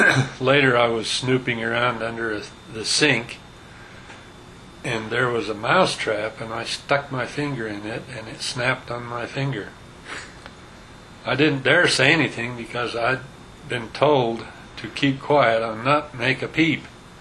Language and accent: English; Fairview, Wyoming, United States; I grew up in the south end of Fairview, Wyoming. Unofficially, it was called Bitter Creek.